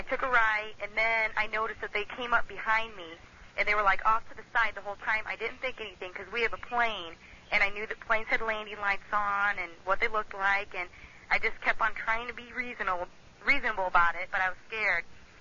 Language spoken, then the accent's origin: English; Fort Wayne, Indiana, United States; I'm from Fort Wayne, Indiana, and I was out at my boyfriend's out by New Haven